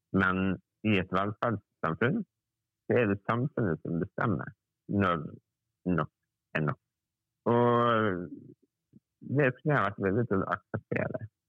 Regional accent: Møre og Romsdal, Norway; Fordi jeg er sunnmøring, og vi er god med tall.

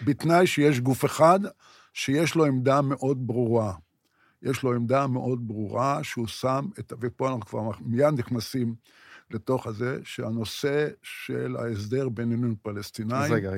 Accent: Ramat Gan, Tel Aviv District, Israel; now in Negev, Israel; ועברתי בגיל 7 לרמת גן, יום אחרי שכבשו את הכפר סלמה.

